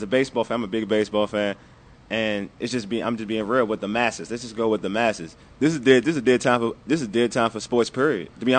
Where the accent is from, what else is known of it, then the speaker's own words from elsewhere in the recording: Greenbelt, Maryland, United States; because even when I grew up in Spring Hill Lake in Greenbelt, we had a baseball field in Spring Hill Lake Elementary.